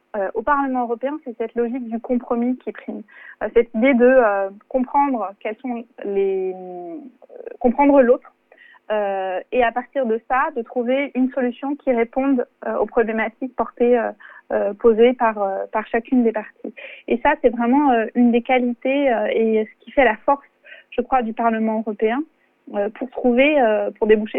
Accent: France; Chez nous, en France, on veut, quand on est député français, on veut des règles

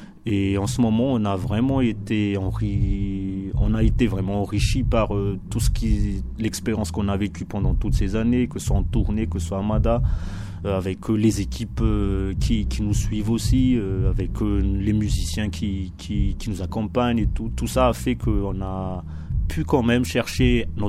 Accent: Madagascar; ça collait vraiment sur notre identité en tant que malgache.

